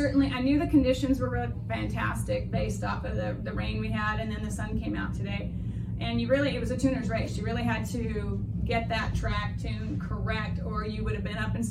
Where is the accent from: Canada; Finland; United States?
United States; West Coast; I'm from the West Coast, but Gainesville is really my second home.